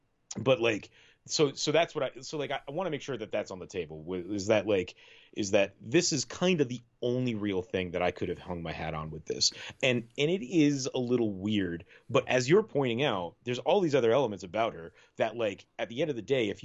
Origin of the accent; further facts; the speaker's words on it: Salem, Massachusetts, United States; now in Utah, United States; I grew up around Salem and thought they do Halloween right. And then I moved to Utah.